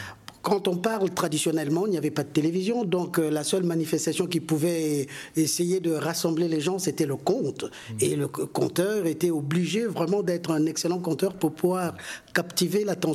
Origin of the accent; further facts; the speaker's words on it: Republic of the Congo; moved away as an adult; now in Paris, France; Je suis né au Congo, j'ai grandi, je suis resté au Congo jusqu'à 24 ans.